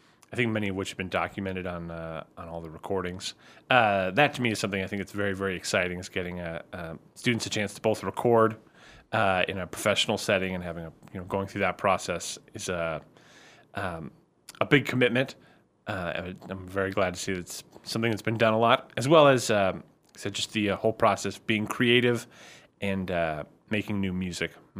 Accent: Monterey, California, United States; I grew up in Monterey, California, and they have a very famous, very long-running jazz festival

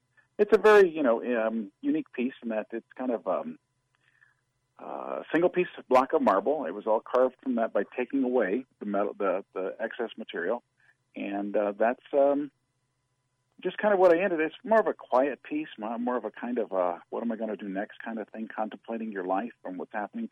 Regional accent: Denver, Colorado, United States; Sure. I'm born and raised in Denver, Colorado.

